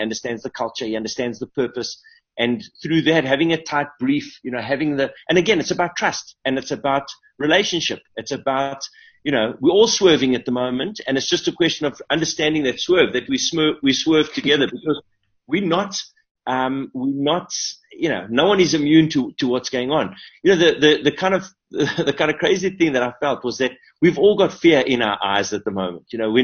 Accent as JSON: {"language": "English", "country": "South Africa", "said": "we as a South African kind of, creative nation"}